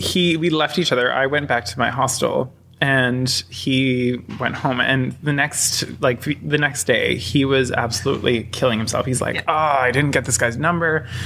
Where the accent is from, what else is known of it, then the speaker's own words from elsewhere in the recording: Canada; moved away; I am from Canada, and I decided to leave Canada after a really terrible forest fire that hit my town, and it burned through 70% of my town.